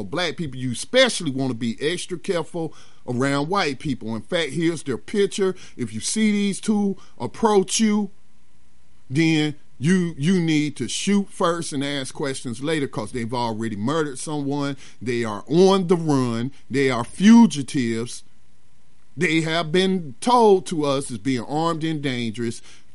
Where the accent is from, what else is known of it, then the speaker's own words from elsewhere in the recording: United States; stabbed me to death because I'm an American.